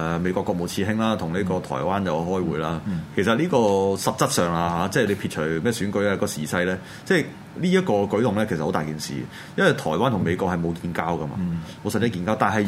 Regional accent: Hong Kong; 嗱呢個咧就係我哋香港人要真係要今日我哋要認真諗一諗嘅

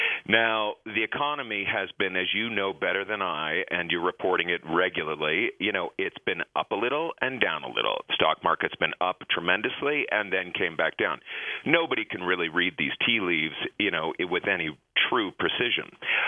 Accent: California, United States; I grew up in the Bay Area, you know, and I came to Tahoe, you know, my childhood, going to ski in the lake.

